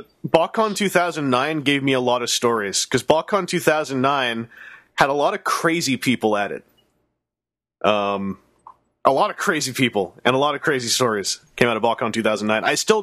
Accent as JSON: {"language": "English", "country": "Canada", "said": "Being a Canadian, I used to not really care about Black Friday"}